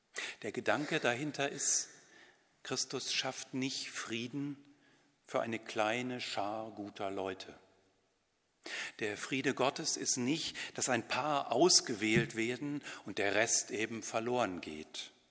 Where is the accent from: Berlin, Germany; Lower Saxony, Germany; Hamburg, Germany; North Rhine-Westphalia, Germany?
Lower Saxony, Germany; born there; Meine Heimat ist nicht Walkenried und auch nicht Bad Gandersheim, nur weil ich da mal geboren bin.